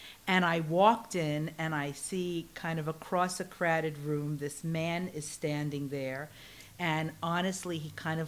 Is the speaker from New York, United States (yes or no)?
yes; Queens, New York, United States; turned out that he and I grew up in Queens in New York, about maybe 20 minutes away from one another.